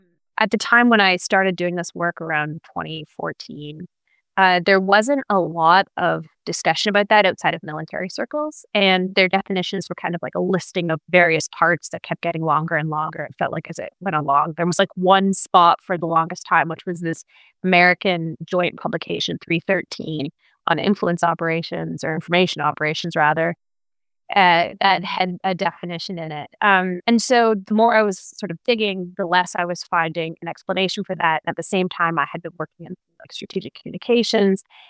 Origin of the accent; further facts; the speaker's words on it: Canada; I am Canadian.